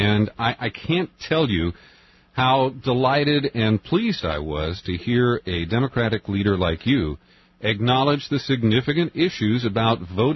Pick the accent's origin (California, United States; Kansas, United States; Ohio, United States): Ohio, United States; Well, I was born and raised in Ohio, and I'm ashamed about what occurred there, but I believe I'm over it.